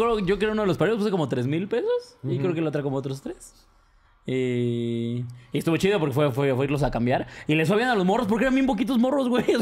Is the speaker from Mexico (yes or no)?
yes; Atlixco, Puebla, Mexico; Sucedió cuando yo tenía 17 años y vivía en casa con mi familia. Todo esto en mi pueblito, Atlixco, Puebla.